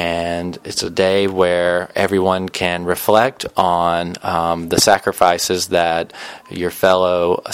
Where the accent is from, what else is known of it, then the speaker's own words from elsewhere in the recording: South Carolina, United States; I come from the United States, and the state that I'm from is South Carolina.